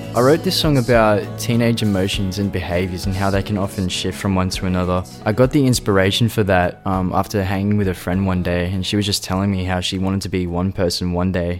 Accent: Albion Park, New South Wales, Australia; I'm 16. I'm from Albion Park, and I'm this week's Triple J Unearthed feature artist.

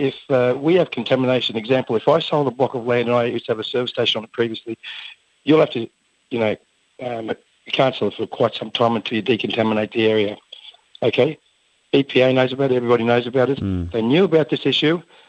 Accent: Queensland, Australia; I came from down from another project in Sydney, but I'm originally from Queensland.

